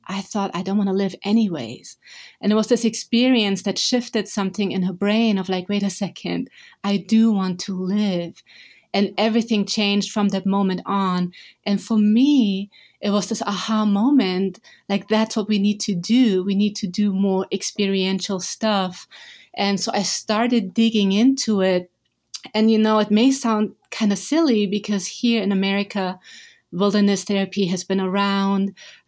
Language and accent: English; Augsburg, Bavaria, Germany; I'm from Germany, from a city called Augsburg. It's in southern Germany. It's 2,000 years old. It's absolutely beautiful with lots of history. You can still see remainders from the Roman time and just absolutely beautiful.